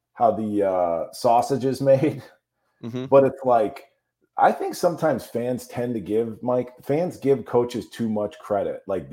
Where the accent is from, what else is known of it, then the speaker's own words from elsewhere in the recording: Chicago, Illinois, United States; No, and I'm from Chicago. So, like, I pride myself on having a guy.